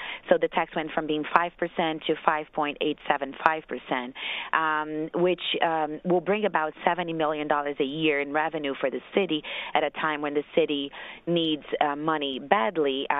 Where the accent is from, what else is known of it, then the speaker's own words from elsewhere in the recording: Brazil; I am originally from another country. I'm from Brazil, and my parents are here